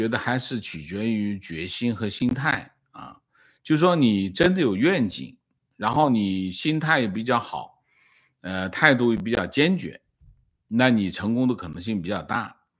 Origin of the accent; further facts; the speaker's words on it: Hong Kong; 我也是香港人。